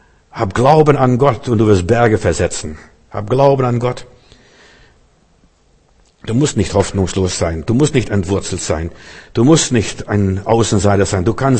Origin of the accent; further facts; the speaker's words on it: Lithuania; Als ich vor ein paar Jahren durch Litauen fuhr, meine Heimat, und ich war schockiert. Ich kenne Litauen ganz anders oder habe ganz anders gekannt.